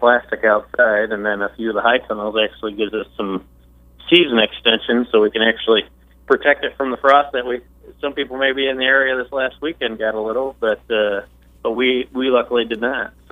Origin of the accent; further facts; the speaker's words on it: Illinois, United States; I'm from Northern Illinois, and I came down to Parkland and got a 2-year degree in agribusiness